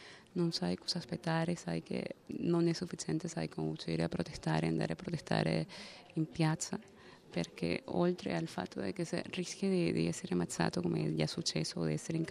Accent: Venezuela; now in Italy; sono venezuelana, sono qui in Italia da aprile 2014.

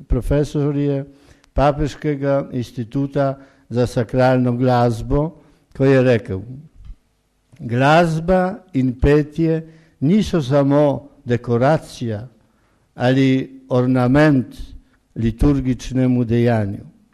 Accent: Poland; Slovenian is a second language; Pri nas kot duhovnik sem odraščal v cerkvi na Poljskem

